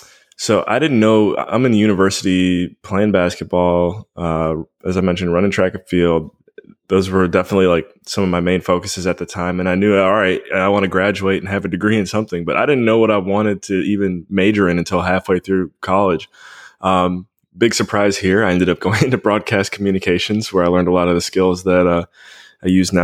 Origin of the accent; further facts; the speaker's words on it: Cleveland, Ohio, United States; Born and raised in the Cleveland, Ohio area. Went to college in Western Pennsylvania